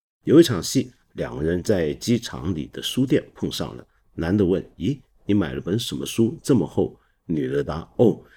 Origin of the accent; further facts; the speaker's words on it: Hong Kong; 简单的讲，我们香港人把读书搞成了一种运动